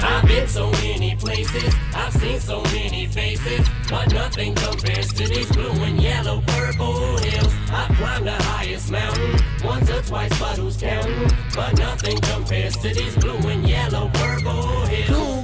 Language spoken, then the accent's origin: English; Michigan, United States; maybe it's because I'm from Michigan.